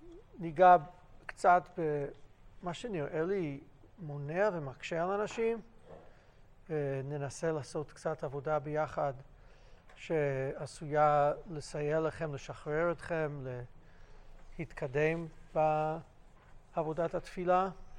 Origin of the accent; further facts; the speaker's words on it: Pompano Beach, Florida, United States; Hebrew is a second language; moved away as an adult; now in Israel; ויליד ארצות הברית, עליתי אחרי שסיימתי אוניברסיטה, גדלתי דתי, לא בישיבות, אבל משפחה מאוד מאוד מסורה לעבודת השם